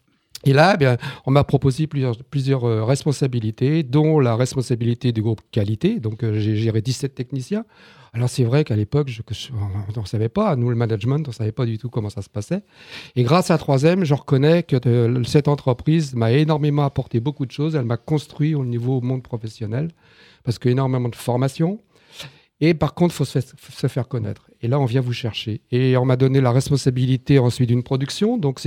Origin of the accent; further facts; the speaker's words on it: Taverny, Île-de-France, France; je suis tabernacien. Tabernacien de la ville de Taverny, dans le Val-d'Oise.